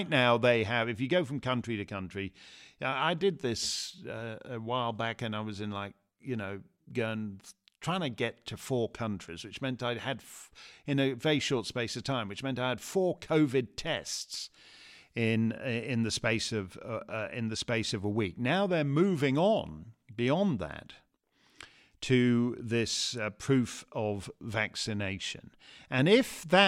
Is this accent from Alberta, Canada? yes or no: no; Toronto, Ontario, Canada; Elizabeth Hodgson writes from my hometown.